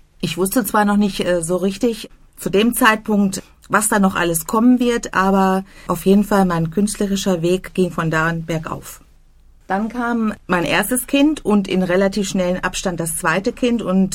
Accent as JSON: {"language": "German", "town": "Bielefeld", "region": "North Rhine-Westphalia", "country": "Germany", "tie": "born or raised there", "moved": "as an adult", "lives_now": "Iserlohn, Germany", "said": "meine Heimatstadt Bielefeld zu verlassen"}